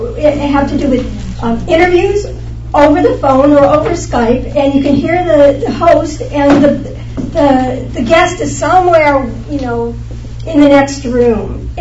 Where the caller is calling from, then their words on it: Ojai, California, United States; I'm here today from Ojai. I tune in from Ojai.